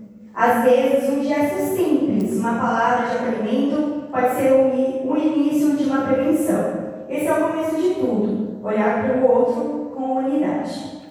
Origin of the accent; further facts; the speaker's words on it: Brazil; mas que eu sou brasileira, e é um sonho meu